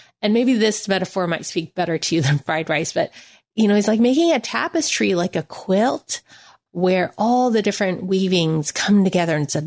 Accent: United States; Well, I am Chinese American, and one of my comfort foods is fried rice.

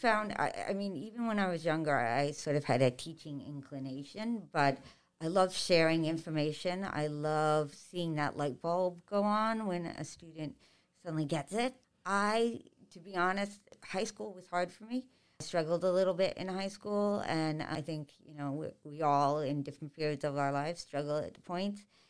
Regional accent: Long Island, New York, United States; So I am a native New Yorker. I grew up on Long Island.

